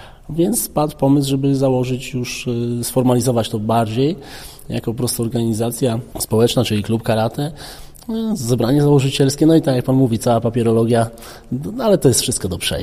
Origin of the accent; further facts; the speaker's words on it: Łęknica, Lubusz Voivodeship, Poland; Nie mieliśmy żadnych kompleksów z tego powodu, że jesteśmy z małej miejscowości